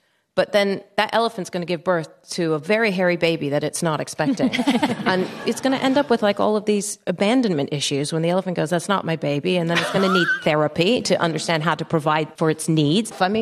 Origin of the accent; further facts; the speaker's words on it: Netherlands; I grew up in Holland